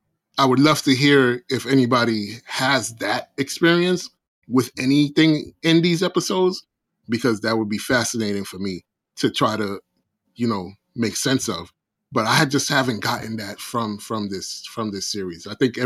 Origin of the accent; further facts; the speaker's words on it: Brooklyn, New York, United States; And I'm like, nope, I'm from Brooklyn. We don't do that.